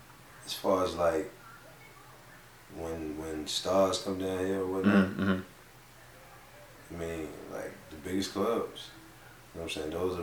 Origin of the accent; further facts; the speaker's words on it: Virginia, United States; that's just us, and we're from Virginia.